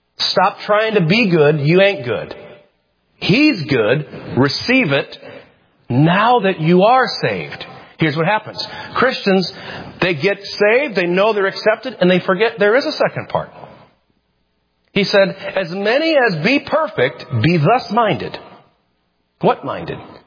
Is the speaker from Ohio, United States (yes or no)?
yes; Toledo, Ohio, United States; Sorry to use the term ain't, but we're from Toledo, aren't we? Blue collar. We got no highfalutin people around here.